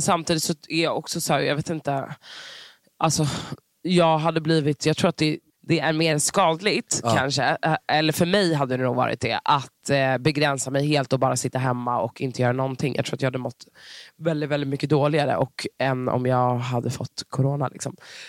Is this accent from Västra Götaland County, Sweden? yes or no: no; Stockholm, Stockholm County, Sweden; Alltså jag är så söder som man kan bli. Jag har bott i innerstan hela mitt liv.